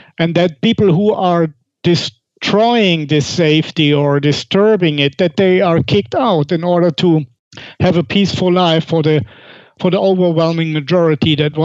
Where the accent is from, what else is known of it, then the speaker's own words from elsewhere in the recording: Germany; moved away as an adult; now in Monaco; I'm originally from Germany, but I left the country 4 years ago, and I'm now living in Monaco, the second smallest country in the world.